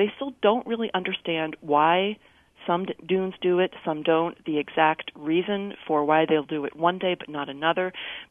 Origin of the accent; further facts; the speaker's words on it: New Jersey, United States; all I could think about was how unpleasant it was growing up on the Jersey Shore and getting sand in my swimsuit.